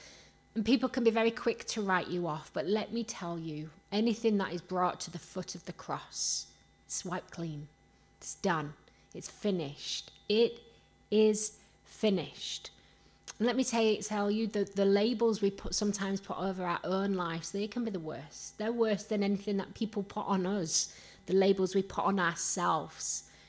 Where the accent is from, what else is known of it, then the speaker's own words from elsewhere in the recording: Rotherham, Yorkshire and the Humber, United Kingdom; accent: Yorkshire; I cannot shake off the Yorkshire accent. And to be honest, I don't want to shake off the Yorkshire accent because it's the salt of the earth right here. But growing up in Rotherham